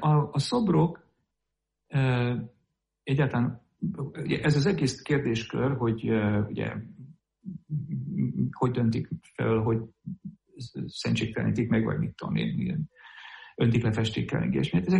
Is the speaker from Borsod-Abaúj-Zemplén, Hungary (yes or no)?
no; Budapest, Hungary; a Maros utca és nem tudom milyen utca sarkán lakik maga is, tehát mondjuk 300 méterre attól, ahol én felnőttem.